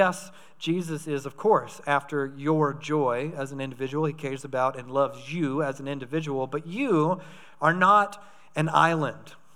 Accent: United States; And believe me, yes, I'm an American, so in the context of the whole world, I understand I am very rich

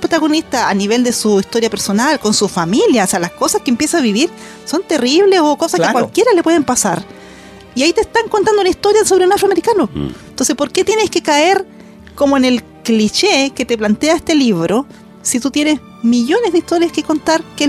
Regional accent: Chile; Pues si yo soy chilena, ¿por qué no puedo traerme una historia chilena? Pero si yo soy chilena, ¿qué más quieres que te diga?

